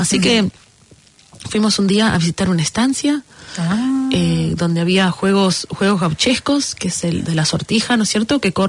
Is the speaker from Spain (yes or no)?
no; Mar del Plata, Buenos Aires Province, Argentina